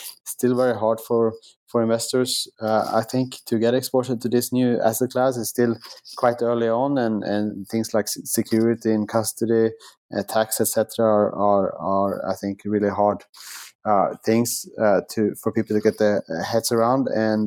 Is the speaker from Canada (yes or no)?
no; Sweden; moved away as an adult; also born or lived in New York / Singapore; now in Melbourne, Australia; back in my home country of Sweden and in Asia.